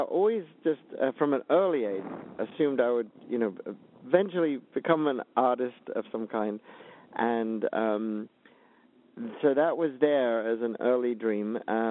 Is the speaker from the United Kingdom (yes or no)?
yes; United Kingdom; now in United States; I was here as a Brit working in California.